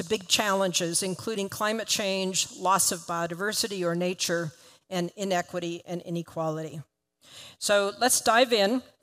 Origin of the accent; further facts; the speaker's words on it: Colorado, United States; Despite growing up in Colorado, I fell in love with the ocean and became a marine ecologist